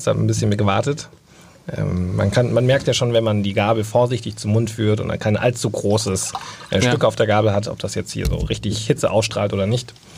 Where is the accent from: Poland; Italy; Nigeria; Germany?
Germany; Bavaria; Also Grießnocker, würde man bei uns in Bayern sagen